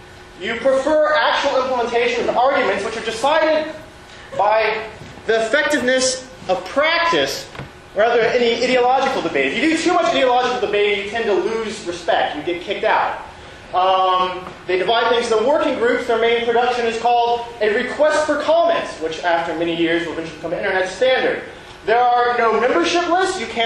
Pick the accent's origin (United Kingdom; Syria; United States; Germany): United Kingdom; Edinburgh, Scotland; I'm from Edinburgh